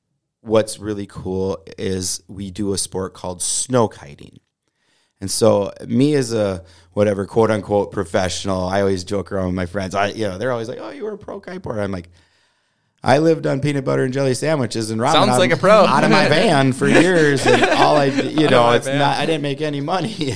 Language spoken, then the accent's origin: English; Watertown, Minnesota, United States; We grew up close to Lake Waconia in Watertown, Minnesota, there in Mare, where I grew up in Hollywood.